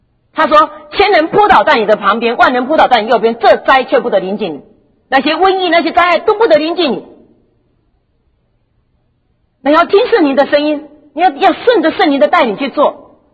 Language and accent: Chinese; United States; 他知道我是美国来的